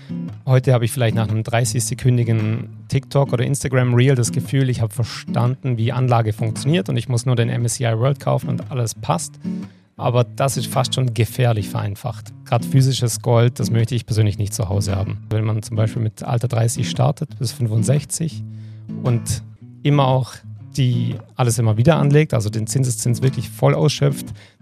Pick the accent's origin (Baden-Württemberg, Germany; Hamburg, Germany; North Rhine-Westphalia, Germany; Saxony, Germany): Baden-Württemberg, Germany; Ich bin am Bodensee aufgewachsen.